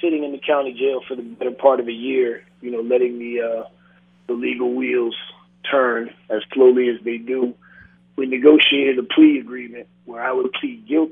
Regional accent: Miami, Florida, United States; like most kids growing up in Miami, we watched Gordon Solie.

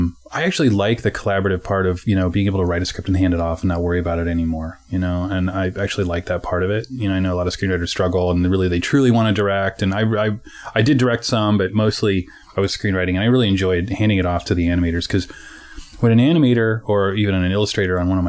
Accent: Ohio, United States; moved away as an adult; Because I was from Ohio, and she'd found out.

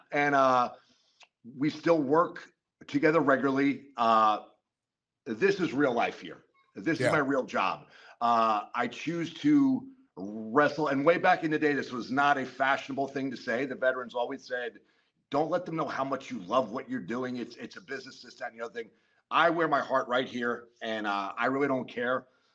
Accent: Rutherford, New Jersey, United States; but I saw my very first independent professional wrestling match at Fairleigh Dickinson University in my hometown of Rutherford.

